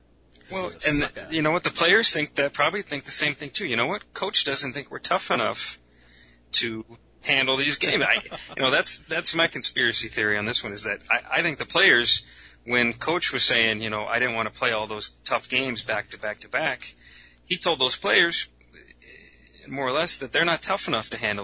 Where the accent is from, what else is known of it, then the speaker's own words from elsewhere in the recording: Omaha, Nebraska, United States; Well, you know, where I grew up in Omaha, you've got Creighton with no football team, and then you've got Nebraska just down the road